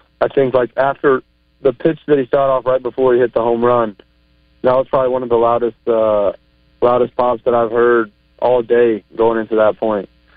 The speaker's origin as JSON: {"language": "English", "region": "Oklahoma", "country": "United States", "said": "I'm from Oklahoma, so that place is like 30 minutes from my house."}